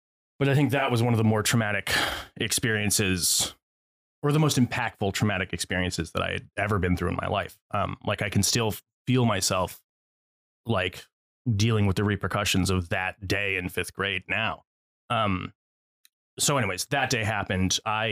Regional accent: Connecticut, United States; so growing up, I grew up in Connecticut.

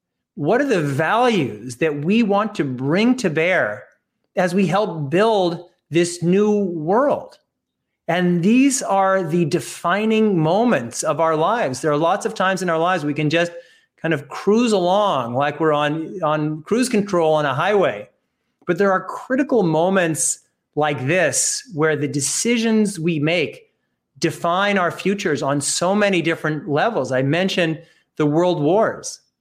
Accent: Kansas City, Missouri, United States; I come originally from Kansas City, the hometown of President Harry Truman.

